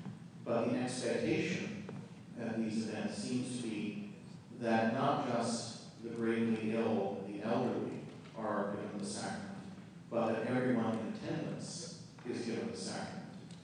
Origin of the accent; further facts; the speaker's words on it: Canada; I'm from Canada